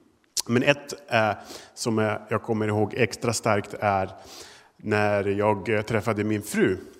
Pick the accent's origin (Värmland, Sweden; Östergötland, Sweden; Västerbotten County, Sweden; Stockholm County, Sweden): Västerbotten County, Sweden; Umeå; Ja, jag vet inte om ni kan höra det på dialekten, men jag är från Norrland, Umeå, född och uppvuxen.